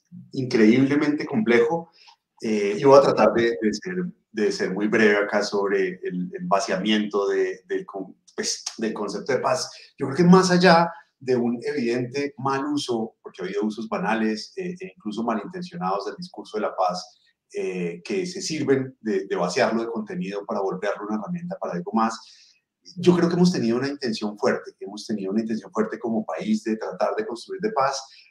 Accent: Bogotá, Colombia; Desde que uno llega siendo colombiano, o en mi caso siendo bogotano

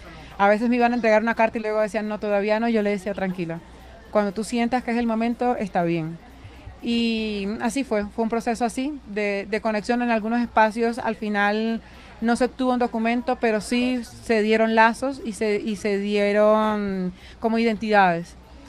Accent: Barranquilla, Atlántico, Colombia; Yo soy de Barranquilla.

